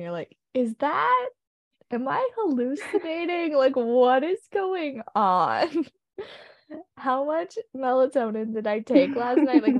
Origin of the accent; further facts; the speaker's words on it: Canada; Like, I know I'm Canadian, but it's way more fun to cheer for the underdogs